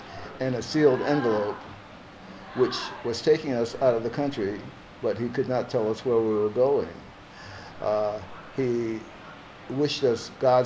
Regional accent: Asbury Park, New Jersey, United States; also born or lived in Cleveland, Ohio; I'm from Asbury Park, New Jersey, and by way of Cleveland, Ohio. I joined the service in Cleveland, Ohio.

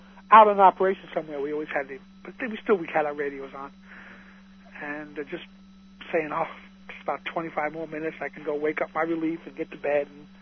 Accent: New York, United States; I was from New York, so I was a bum.

